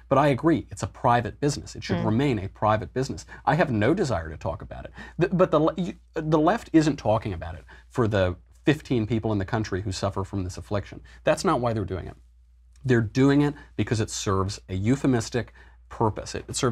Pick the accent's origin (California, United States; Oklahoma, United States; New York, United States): New York, United States; And I come from New York and I've hung out with a lot of New York Republicans.